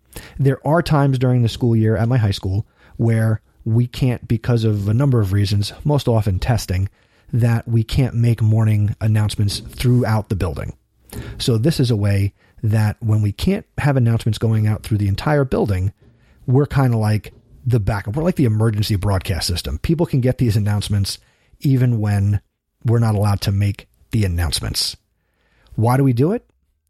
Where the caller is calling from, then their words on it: Montreal, Quebec, Canada; I'm writing from Montreal, Canada